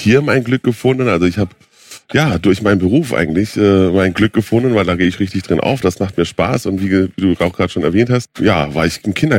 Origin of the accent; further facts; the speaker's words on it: Baden-Württemberg, Germany; ich bin ja in Baden-Württemberg zur Schule gegangen